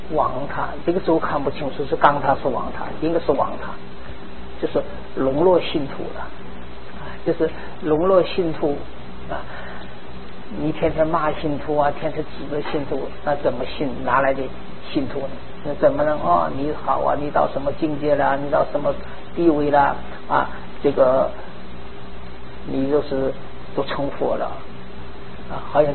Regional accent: northern China, China; 但是我是北方人呐，想家呀，我是想故乡啊，

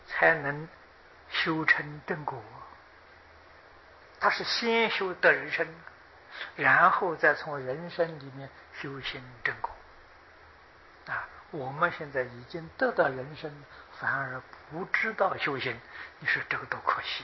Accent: China; 笔记小说里的常常讲，在我们中国人也都知道，狐仙

